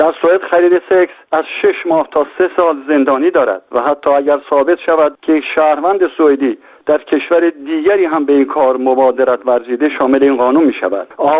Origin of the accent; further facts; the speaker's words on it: Iran; also born or lived in Europe; به عنوان یک ایرانی که 30 سال در اروپا زندگی کردم